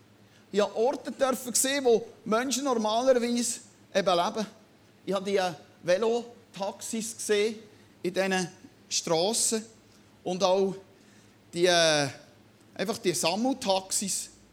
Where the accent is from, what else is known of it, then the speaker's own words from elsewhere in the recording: Switzerland; Kann man sich ja als Schweizer mal leisten, denkt man vielleicht.